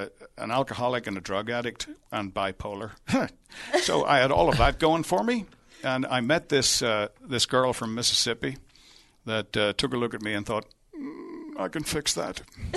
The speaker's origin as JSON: {"language": "English", "region": "Northern Ireland", "country": "United Kingdom", "moved": "yes", "lives_now": "Dallas, United States", "said": "I was home in Northern Ireland about 6 weeks ago, and I spent a day there with my mom, who is 86 and has just started piano lessons."}